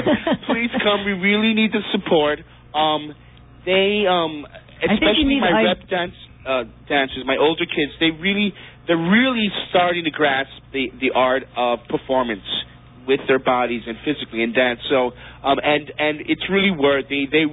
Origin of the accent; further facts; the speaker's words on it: New York, United States; So the fact that I'm Hispanic, I grew up in New York.